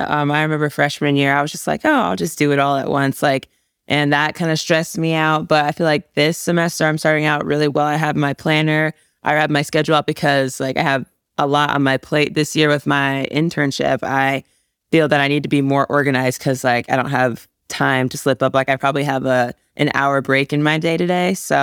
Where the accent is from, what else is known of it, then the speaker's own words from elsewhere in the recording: Little Rock, Arkansas, United States; born there; also born or lived in Bloomington, Illinois / Ames, Iowa / Houston, Texas / Chicago, Illinois; now in Wisconsin, United States; I actually am from all over. I was born in Little Rock, Arkansas. Then I moved to Bloomington, Illinois. Then I moved back to Arkansas. Then we moved to Ames, Iowa, then Houston, Texas, then Chicago, Illinois